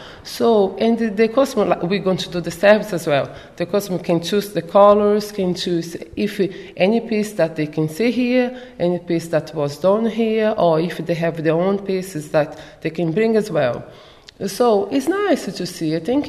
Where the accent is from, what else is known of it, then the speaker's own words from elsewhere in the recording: Brazil; English is a second language; Even I'm from Brazil. My house in Brazil, I used to paint everything.